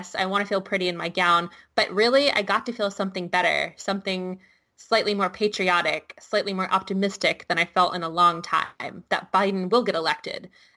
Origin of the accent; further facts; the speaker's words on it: United States; moved away as an adult; now in London, United Kingdom; Yes, I know I'm jumping ship for another country, but I am still an American.